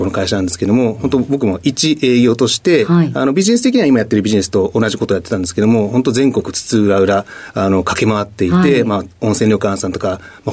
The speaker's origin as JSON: {"language": "Japanese", "town": "Sendai", "region": "Miyagi", "country": "Japan", "said": "宮城県の仙台市です。"}